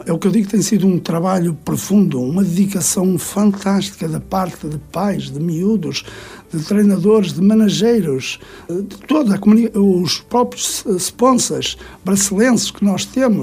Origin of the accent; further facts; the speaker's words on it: Portugal; moved away; somos portugueses, e quando há um símbolo português, as pessoas aproximam-se.